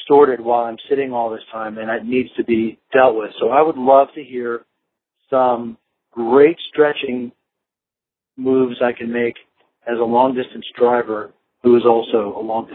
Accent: Reisterstown, Maryland, United States; I'm a hiker from Reisterstown, Maryland.

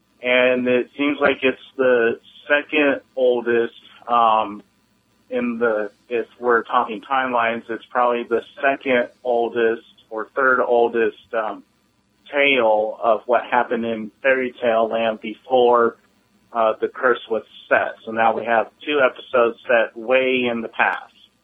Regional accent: Oregon, United States; I caught today's podcast on January 16th, 2012, and I'm from Oregon.

